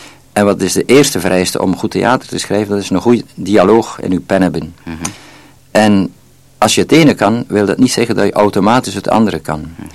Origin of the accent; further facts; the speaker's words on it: East Flanders, Belgium; also born or lived in Bruges; ik ben geboren in Brugge, maar toch mijn kinderjaren gesleten in Oost-Vlaanderen. Dan verhuisd, met ouders uiteraard, braafjes, naar Brugge